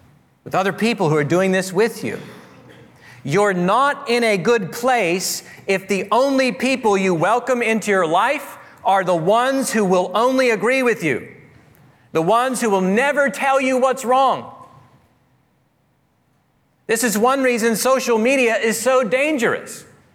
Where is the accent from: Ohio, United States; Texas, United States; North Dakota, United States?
Texas, United States; I grew up in South Texas, brush country, lots of Texas today for some reason.